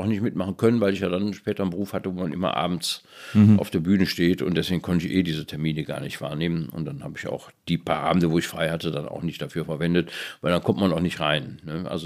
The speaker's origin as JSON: {"language": "German", "town": "Cologne", "region": "North Rhine-Westphalia", "country": "Germany", "tie": "born or raised there", "said": "in dem Vorort, wo ich aufgewachsen bin, Köln-Widdersdorf, das war halt eine Reihenhaussiedlung, und da wurde halt nur geschlafen und morgens fuhr man zur Arbeit, da war nichts, keine Infrastruktur."}